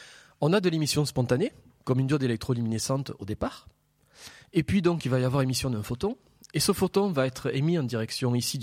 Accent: Toulouse, Occitanie, France; accent: Toulouse; je parle à peine français, hein, je parle toulousain. Donc n'hésitez pas à me faire répéter dans ces cas-là si mon accent est un problème. Bien, je précise que j'ai vécu 7 ans à Nantes quand même

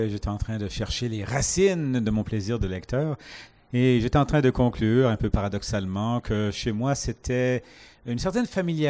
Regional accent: Canada; je suis Canadien francophone, mais qui a grandi dans une province surtout anglophone. Je suis Canadien, mais tous les 2 ans, je venais en France parce que ma mère était française.

